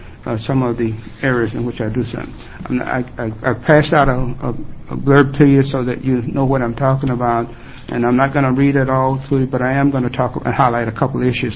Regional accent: Texarkana, Texas, United States; now in Corvallis, United States; and I currently reside in Corvallis, Oregon. I grew up in Texarkana, Texas, and attended segregated elementary, junior high, high schools.

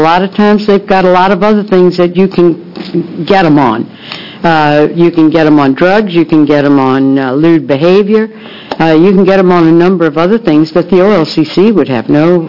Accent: Coos Bay, Oregon, United States; Well, in my hometown of Coos Bay, we have some very active bars

